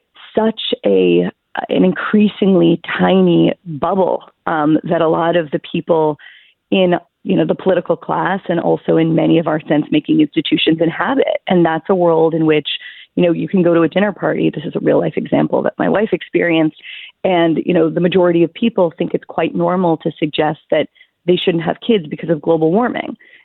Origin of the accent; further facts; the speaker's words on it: Pittsburgh, Pennsylvania, United States; I was born and raised in Pittsburgh.